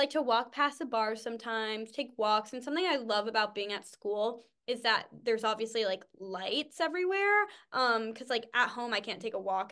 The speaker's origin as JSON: {"language": "English", "region": "New England", "country": "United States", "said": "this is a fall day, obviously, because I'm from New England."}